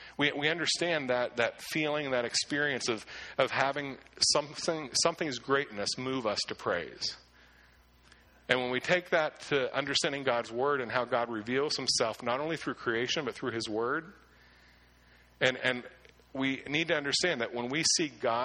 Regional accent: Clearfield, Pennsylvania, United States; also born or lived in Shawville; now in Warren, United States; Growing up in Clearfield and Shawville, I got to see the stars often. But, you know, you see a lot more stars in Warren than you do in Pittsburgh.

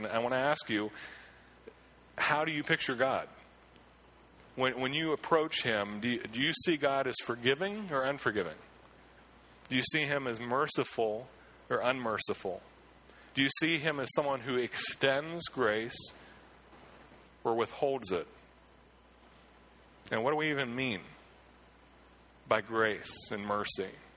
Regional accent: Clearfield, Pennsylvania, United States; I grew up in Clearfield, so we'd meet at the shop very early in the morning

